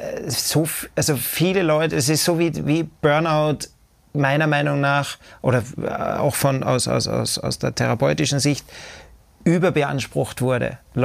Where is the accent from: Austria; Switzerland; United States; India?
Austria; Ich bin am Land in Österreich aufgewachsen